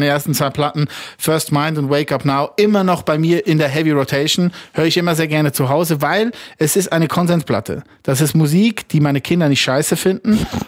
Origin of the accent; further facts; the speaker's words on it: Lucerne, Switzerland; ich bin aus Luzern und wir reden anders und ich möchte hier nicht Berndeutsch imitieren, weil ich kann es nicht.